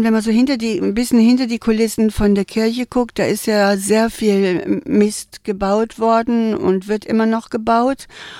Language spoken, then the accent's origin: German; Cologne, North Rhine-Westphalia, Germany; born there; Ich bin in Köln geboren und es gab eigentlich einen Grund.